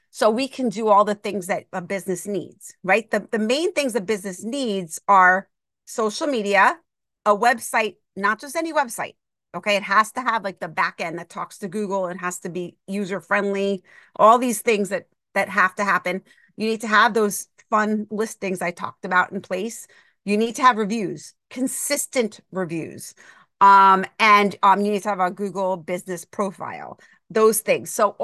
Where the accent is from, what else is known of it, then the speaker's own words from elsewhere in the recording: Yorktown Heights, New York, United States; Yeah, so I grew up in Yorktown Heights, New York, Westchester County, about an hour away from the New York City.